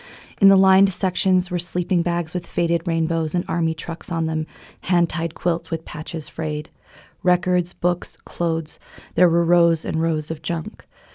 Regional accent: Casper, Wyoming, United States; growing up in Wyoming is like nothing you can experience anywhere else, but also very interesting because I look Indian, and certainly Casper is not always the most diverse place.

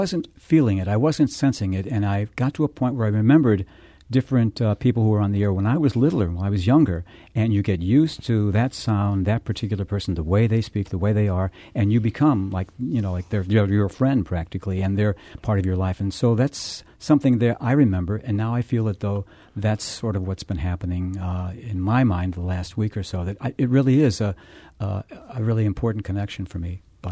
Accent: Ireland; I'm Irish.

